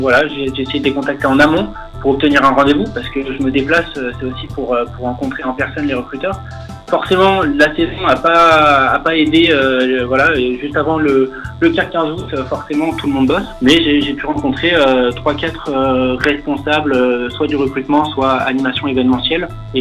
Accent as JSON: {"language": "French", "town": "Lyon", "region": "Auvergne-Rhône-Alpes", "country": "France", "said": "j'ai appris à skier quand même depuis très jeune à la Clusaz, mais je suis de Lyon à l'origine, donc c'est quand même pas très loin des Alpes et de la Savoie."}